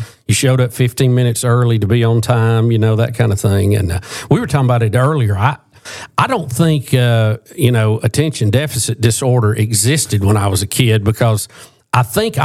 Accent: Jacksonville, Alabama, United States; I went to high school. I grew up in Jacksonville.

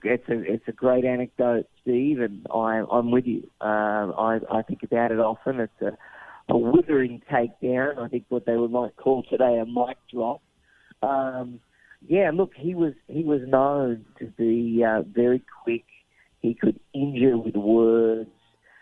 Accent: Australia; I'd be speaking Japanese and eating sushi as an Australian.

